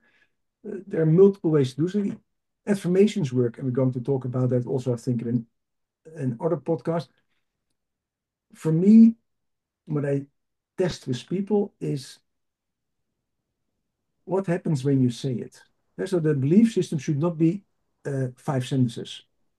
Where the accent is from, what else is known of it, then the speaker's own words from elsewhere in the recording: England, United Kingdom; now in Spain; So I'm English and we drink, as he says.